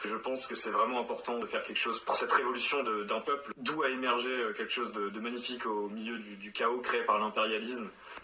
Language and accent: French; Lille, Hauts-de-France, France; j'ai 26 ans, je viens de France, je viens de Lille.